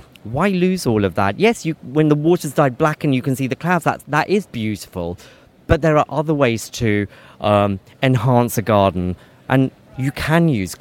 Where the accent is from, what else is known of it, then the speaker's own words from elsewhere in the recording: Kenya; born there; I have an Indian ancestry. I was born in Kenya.